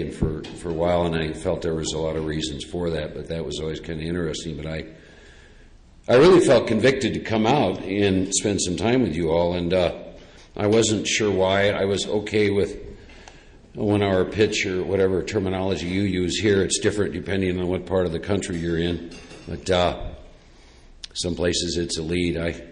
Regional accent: Texas, United States; I'm from Texas, and I have learned over the years, if I'm unwilling to submit to a way other than my own, I'm probably in trouble.

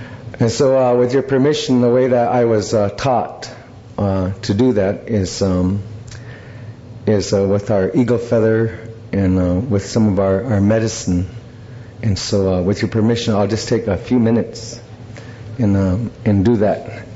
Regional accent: United States; Is where my tribe was originally from. And I'm from the Mohican Nation.

